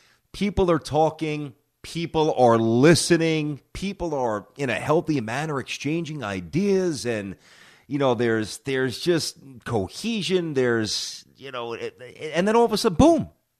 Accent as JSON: {"language": "English", "region": "New York", "country": "United States", "tie": "born or raised there", "said": "I grew up on Avenue U. I used to go there every day with my mom and my sister, taking the B3 bus."}